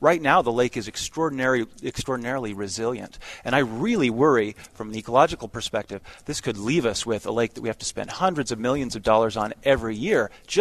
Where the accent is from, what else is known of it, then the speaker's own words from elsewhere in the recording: Utah, United States; I grew up here in Utah Valley, and we need more housing.